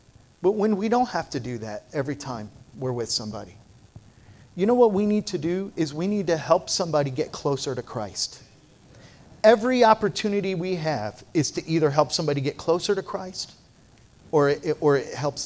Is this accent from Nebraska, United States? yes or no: yes; Nebraska, United States; So I said to him, I said, I'm from Nebraska.